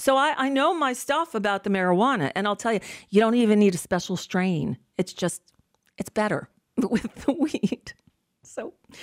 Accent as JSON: {"language": "English", "region": "Florida", "country": "United States", "tie": "born or raised there", "said": "But I grew up, I grew up in South Florida, which is where it all came in back in the 70s."}